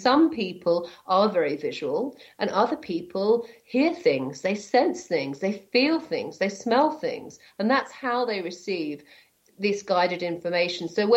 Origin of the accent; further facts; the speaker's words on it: Scotland, United Kingdom; And I'm saying that from Scotland, and Scotland is damp. I'm often if I'm outside, it's damp and it's rainy. I live by the sea, so there's a sea air